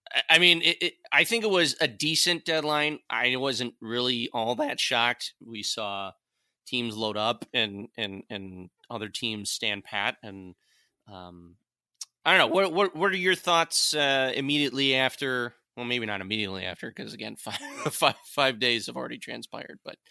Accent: Chicago, Illinois, United States; born there; moved away; also born or lived in Detroit; I was born in Chicago. I moved to Detroit in 97, so I was through the Chelios and Roenick years and stuff.

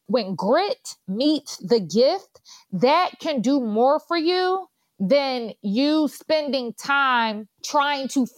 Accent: Philadelphia, Pennsylvania, United States; especially coming out of West Philly and me growing up in Southwest Philly.

